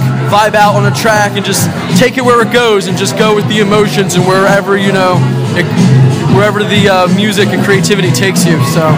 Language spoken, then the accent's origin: English; East Coast, United States; So we're from the East Coast.